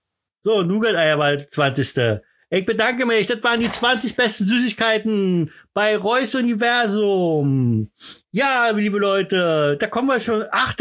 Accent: Berlin, Germany; bei uns in Berlin.

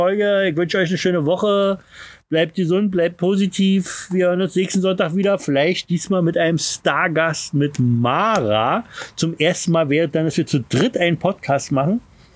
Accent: Berlin, Germany; ich bin Berliner.

